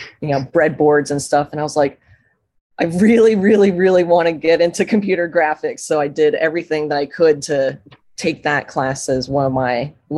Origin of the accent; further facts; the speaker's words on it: Chicago, Illinois, United States; So I was born and raised in Chicago, pretty much like the center of Chicago. So not a suburb. So I went to elementary school and high school in Chicago.